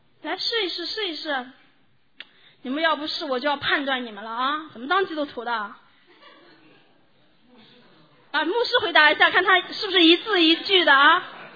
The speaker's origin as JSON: {"language": "Chinese", "region": "Xinjiang", "country": "China", "said": "我这个人就我是新疆人，所以别人说，哦，蛮夷之地来的女子。所以我确实有点这个蛮味儿。"}